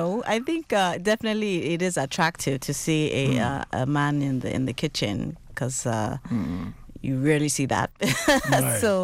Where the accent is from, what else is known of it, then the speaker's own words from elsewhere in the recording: Nigeria; I'm Nigerian, so toasting is a slang, for those who don't know, is a slang that we use back home.